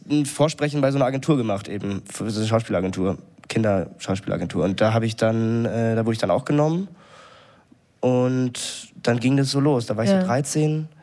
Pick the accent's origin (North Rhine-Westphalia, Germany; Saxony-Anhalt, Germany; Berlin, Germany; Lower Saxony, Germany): Berlin, Germany; Ich bin aus Berlin und ich habe wirklich, also das klingt jetzt auch gemein, aber in Berlin ist es nicht so schwer, Lehrer zu werden.